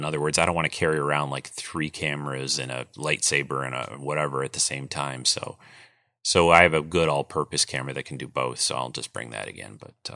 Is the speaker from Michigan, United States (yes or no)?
yes; Michigan, United States; I'll also quickly say to him, you know, that I'm from Michigan because he's a Michigan guy.